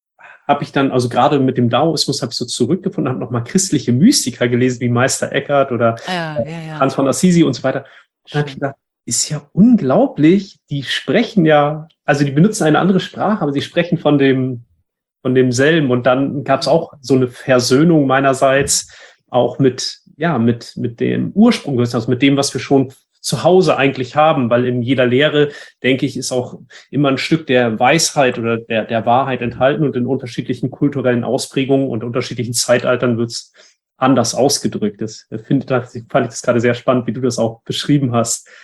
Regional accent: Northern Germany, Germany; Ich bin im Norden Deutschlands aufgewachsen, nicht katholisch, sondern protestantisch.

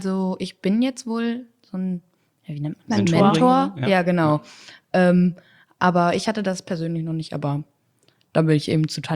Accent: Ohne, Lower Saxony, Germany; now in Lingen, Germany; Aus Ohne, in der Nähe von Schüttorf, aus der Grafschaft.

